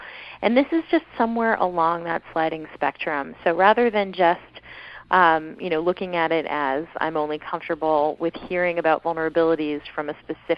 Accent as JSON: {"language": "English", "town": "Arlington", "region": "Massachusetts", "country": "United States", "tie": "born or raised there", "said": "I grew up in Arlington, Massachusetts, and back then the 2600 meetings were in Cambridge"}